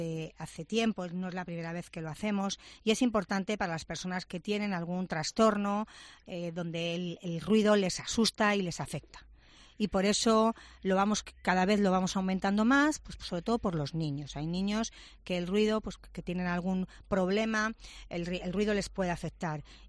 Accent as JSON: {"language": "Spanish", "town": "Toledo", "region": "Castilla-La Mancha", "country": "Spain", "said": "para los que somos de Toledo, la Virgen del Sagrario es nuestra patrona"}